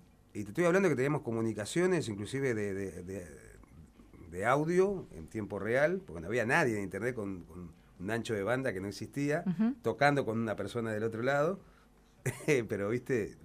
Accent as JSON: {"language": "Spanish", "region": "Entre Ríos", "country": "Argentina", "lives_now": "La Plata, Argentina", "said": "No, yo soy de Entre Ríos."}